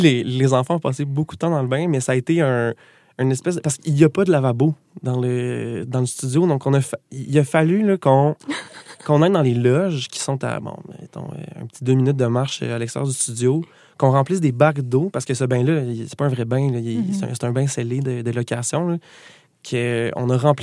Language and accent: French; Gatineau, Quebec, Canada; now in Montreal, Canada; bon, je viens de Gatineau, je l'ai dit, mais je l'aurais dit, j'en suis très fier, mais je viens de Gatineau. Là, j'ai déménagé à Montréal, ça va faire 3 ans bientôt que j'habite ici.